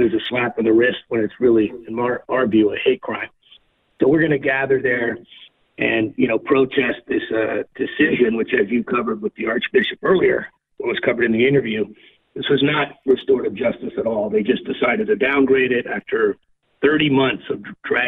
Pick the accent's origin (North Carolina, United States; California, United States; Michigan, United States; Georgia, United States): California, United States; San Francisco; Yeah, I grew up in San Francisco with two great pro-life parents that were involved, back from when it started legalized in the 70s. I've been up here for 30 years now.